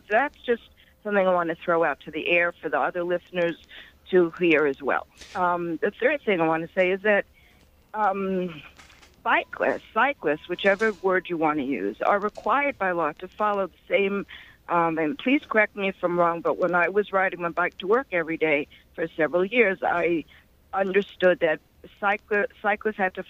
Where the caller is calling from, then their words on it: Brooklyn, New York, United States; Good morning, everybody. I'm in Brooklyn.